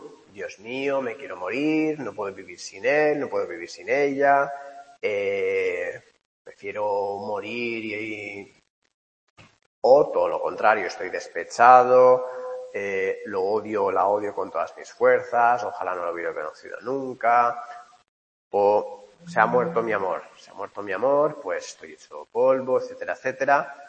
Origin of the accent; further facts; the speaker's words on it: Spain; Bueno, voy a poner dos, que somos españoles, ¿no?